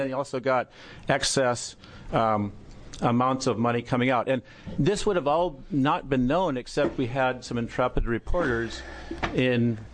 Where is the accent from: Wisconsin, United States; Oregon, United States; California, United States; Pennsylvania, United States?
Oregon, United States; I am from Lane County